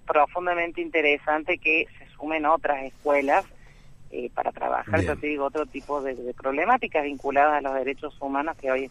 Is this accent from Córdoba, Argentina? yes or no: yes; Córdoba, Argentina; soy docente desde hace muchos años en Malagueño, pero soy de Córdoba.